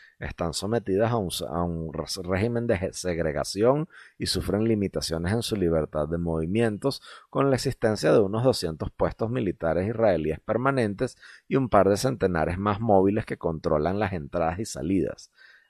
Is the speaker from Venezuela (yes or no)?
yes; Venezuela; porque yo soy es venezolano, ¿ok?